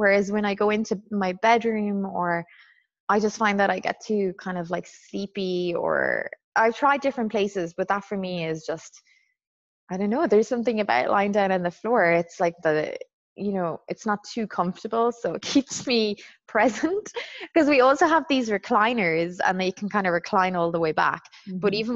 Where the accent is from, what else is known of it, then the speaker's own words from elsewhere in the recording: Ireland; as a Catholic girl growing up in Ireland, that was God.